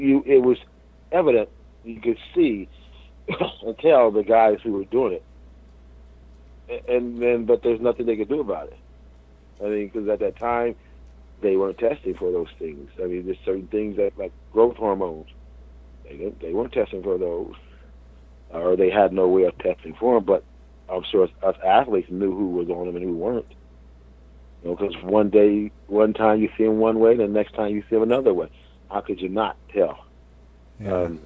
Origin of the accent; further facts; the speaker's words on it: Kansas, United States; To be recognized by my hometown, my home state, it's a great honor. It's a great honor because I feel proud. I'm proud that I came from Kansas.